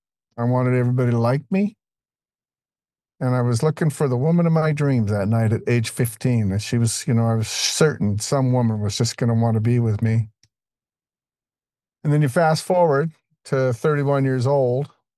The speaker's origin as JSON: {"language": "English", "town": "Denver", "region": "Colorado", "country": "United States", "said": "My first drunk that I remember, I'm from Denver."}